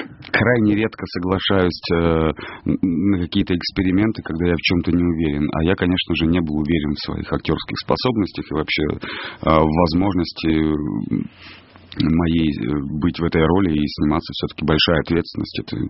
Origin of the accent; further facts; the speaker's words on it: Taganrog, Rostov Oblast, Russia; accent: southern Russian; у меня южный акцент, я с юга России, из Таганрога, и все мои мягкие, гласные, согласные, они исправлялись с учителем.